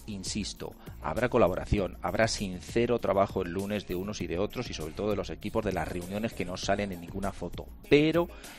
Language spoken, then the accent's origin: Spanish; Almansa, Castilla-La Mancha, Spain; moved away as an adult; Pues mira, llegué de Almansa.